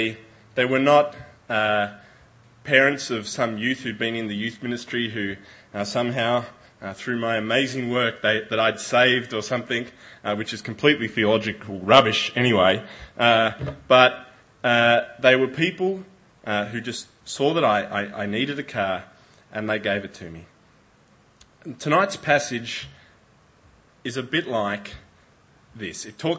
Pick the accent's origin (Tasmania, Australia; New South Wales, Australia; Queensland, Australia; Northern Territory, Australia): Tasmania, Australia; Well, I'm from Tasmania